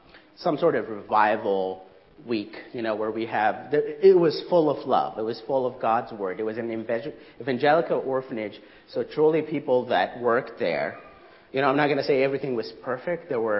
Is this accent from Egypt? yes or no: yes; Egypt; the place I grew up in back in Egypt.